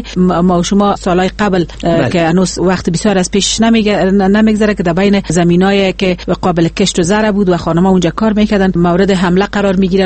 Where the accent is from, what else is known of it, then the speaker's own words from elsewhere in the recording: Afghanistan; همه ما افغان هستیم و لاقل به خاطر مسلمان بودن